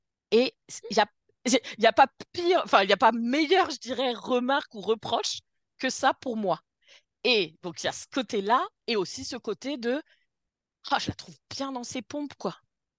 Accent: Brittany, France; Je suis bretonne, donc je comprends bien.

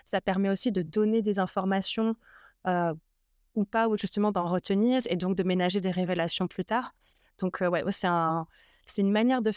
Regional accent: Antibes, Provence-Alpes-Côte d'Azur, France; also born or lived in Grasse; Moi, je suis née à Grasse, j'ai grandi à Antibes, j'ai fait mes études à Nice.

